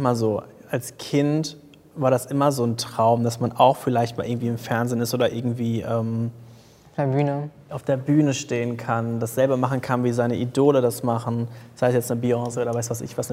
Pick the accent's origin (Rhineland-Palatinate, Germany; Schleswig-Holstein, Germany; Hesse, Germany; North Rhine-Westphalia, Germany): North Rhine-Westphalia, Germany; Paderborn; sie kommt aus Kassel, ich komme aus Paderborn, was halt nicht die Weltstädte sind.